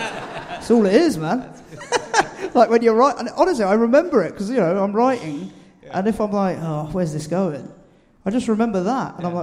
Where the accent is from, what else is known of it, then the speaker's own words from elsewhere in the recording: London, United Kingdom; And that was like, you know, growing up in South London and all that.